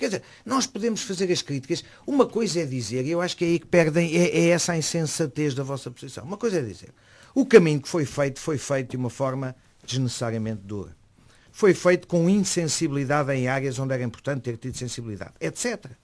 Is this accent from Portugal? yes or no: yes; Portugal; Não me interessa, como português, e depois do que passámos, um equilibrista.